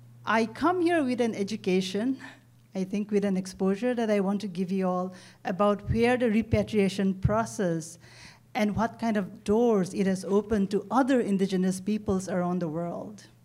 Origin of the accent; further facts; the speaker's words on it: India; I am a Naga and I come from the Eastern Himalayas.